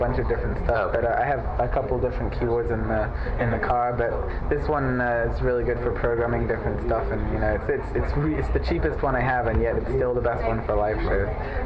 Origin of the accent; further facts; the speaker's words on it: England, United Kingdom; now in United States; I come from England originally, so I'm a little bit out of my depth in America.